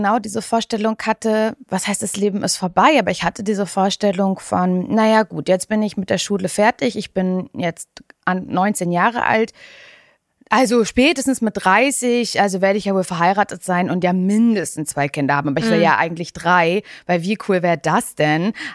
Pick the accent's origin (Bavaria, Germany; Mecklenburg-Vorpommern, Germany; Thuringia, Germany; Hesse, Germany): Mecklenburg-Vorpommern, Germany; ich komme ja aus Ostdeutschland, aus Mecklenburg-Vorpommern ursprünglich